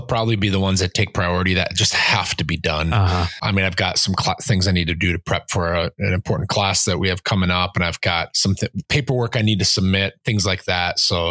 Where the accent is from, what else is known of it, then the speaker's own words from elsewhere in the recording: Minnesota, United States; And as a Minnesotan, again, I can't help but mention the weather, but not the weather here.